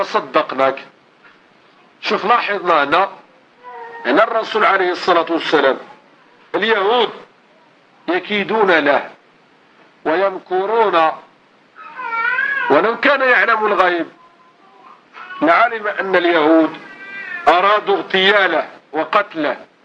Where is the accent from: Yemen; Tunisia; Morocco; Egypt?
Morocco; اللي يصبح الآن عندنا في المغرب العر أرخص شيء بلا ثمن للأسف.